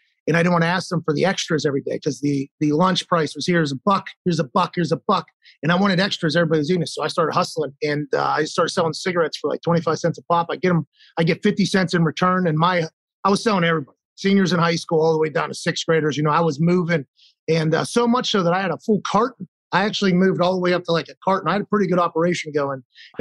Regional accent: Pittsburgh, Pennsylvania, United States; born there

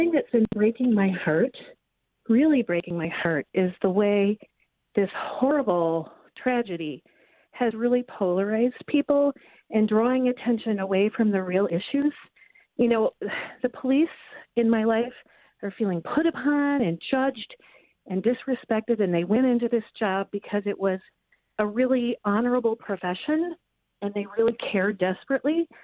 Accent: United States; I am from Edgewater and from Minneapolis and soon to be Downers Grove.

